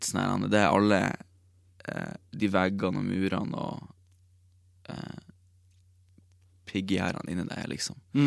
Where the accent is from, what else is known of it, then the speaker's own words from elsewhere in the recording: Bodø, Nordland, Norway; Så Jeg kan synes i hjembyen min Kan jeg synes det kan være litt I Bodø